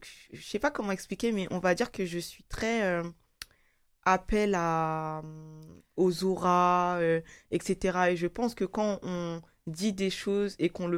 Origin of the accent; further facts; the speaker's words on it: Lyon, Auvergne-Rhône-Alpes, France; born there; Je suis née à Lyon, dans le sud de la France.